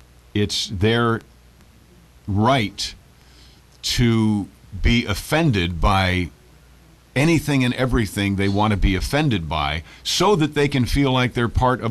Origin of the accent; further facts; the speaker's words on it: New York, United States; I'm from New York, and I've got this bee in my bonnet